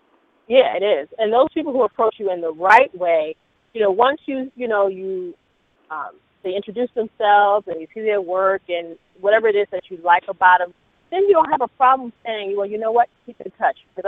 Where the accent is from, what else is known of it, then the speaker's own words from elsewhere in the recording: Baltimore, Maryland, United States; I'm from Baltimore, and Reggie Wells came to Baltimore.